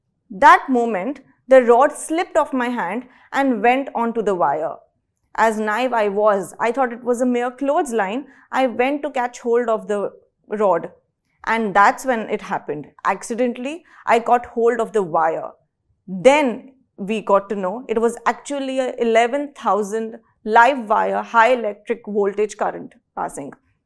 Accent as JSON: {"language": "English", "town": "Mumbai", "region": "Maharashtra", "country": "India", "said": "I'm from Mumbai."}